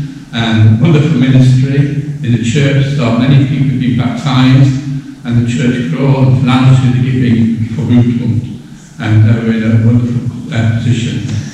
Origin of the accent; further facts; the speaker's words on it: Barrow-in-Furness, North West England, United Kingdom; born there; Well, I was born in Barrow-in-Furness in 1940. As a young baby, I was about 6 months old.